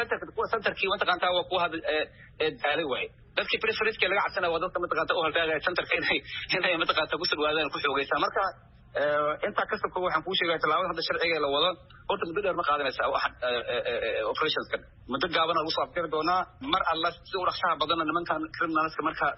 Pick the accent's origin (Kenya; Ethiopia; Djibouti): Ethiopia; Somali Region; anigu waxaan ka soo jeedaa Soomaalida Itoobiya ka soo jeedaa